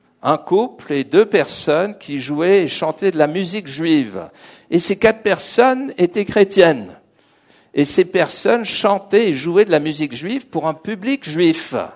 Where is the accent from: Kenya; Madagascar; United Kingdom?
United Kingdom; England; now in Switzerland; Moi, j'ai grandi en Angleterre dans une famille juive très, comme j'ai dit, Pascal a dit, athée, mais très séculier. J'ai grandi dans des écoles de souche protestante, anglicane